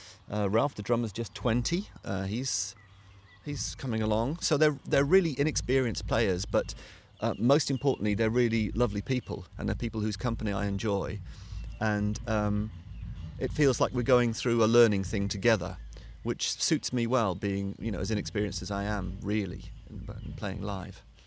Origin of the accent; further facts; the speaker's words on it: Wales, United Kingdom; growing up in South Wales